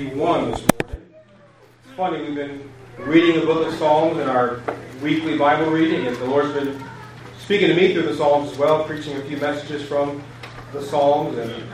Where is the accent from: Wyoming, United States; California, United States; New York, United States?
New York, United States; Elmont; And obviously, I grew up here in Elmont, and I remember the first few weeks, there was that feeling of being homesick.